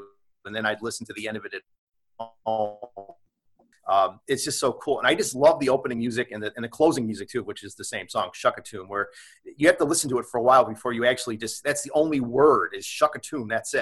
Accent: Auburn, United States; I was born and raised in Auburn. I'm an Auburn native, and I'm very fortunate to be working at my hometown paper.

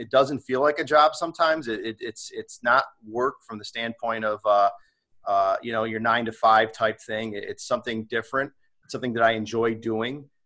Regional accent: Auburn, United States; I was born and raised in Auburn. I'm an Auburn native, and I'm very fortunate to be working at my hometown paper.

